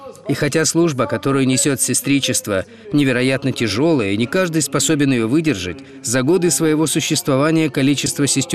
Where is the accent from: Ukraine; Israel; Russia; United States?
Ukraine; Zhytomyr, Zhytomyr Oblast; Моему мальчику 8 лет, мы из Житомира.